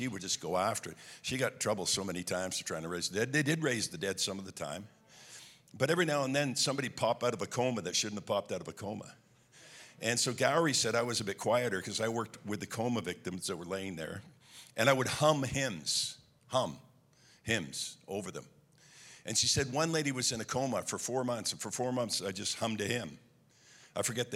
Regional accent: Quebec, Canada; I'm from Quebec.

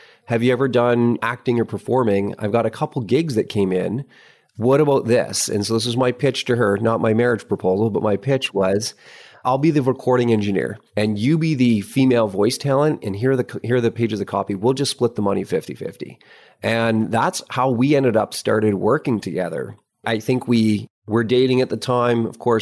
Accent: Thunder Bay, Ontario, Canada; now in Perth, Australia; I grew up in Thunder Bay, Ontario, which is at the northern end of Lake Superior.

